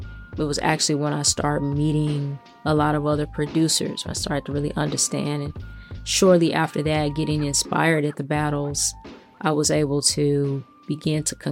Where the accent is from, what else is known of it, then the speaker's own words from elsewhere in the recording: Memphis, Tennessee, United States; I think it was kind of inevitable that I would find my way to music growing up in Memphis.